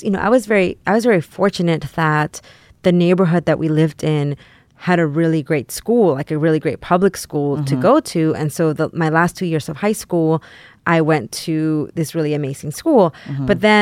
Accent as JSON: {"language": "English", "town": "San Antonio", "region": "Texas", "country": "United States", "tie": "born or raised there", "said": "So first of all, I grew up in San Antonio, Texas"}